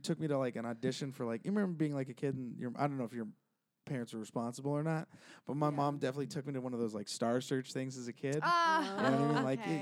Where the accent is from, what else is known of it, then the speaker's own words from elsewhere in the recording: San Jose, California, United States; I'm from the Bay Area.